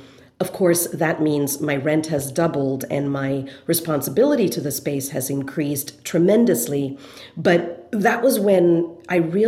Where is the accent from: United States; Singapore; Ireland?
Singapore; I do feel fortunate that I grew up in Singapore for many reasons.